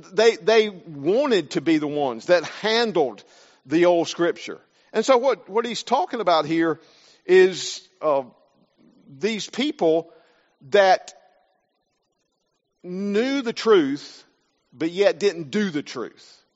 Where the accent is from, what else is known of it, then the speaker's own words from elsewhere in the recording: the South, United States; accent: Southern; I'm from the South, from the States. If you're visiting with us, I'm sure that's no secret. My accent gives me away very quickly. I was raised in the South, in the southern part of the United States.